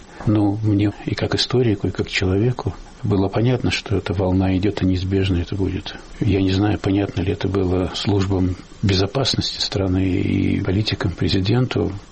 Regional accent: Russia; не хватает у меня на родине, моей России.

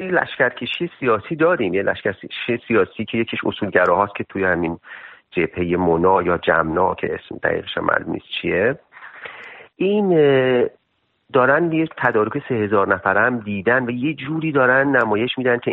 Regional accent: Iran; now in Turkey; وقتی که از ایران یعنی در واقع اومدم بیرون،

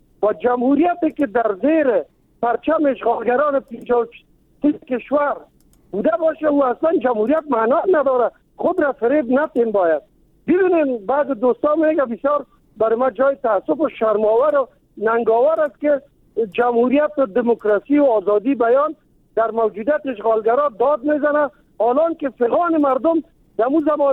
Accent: Kabul, Afghanistan; ما از کابل هستم، یعنی در قوم تاجک ولی مسلمان افغان دوست.

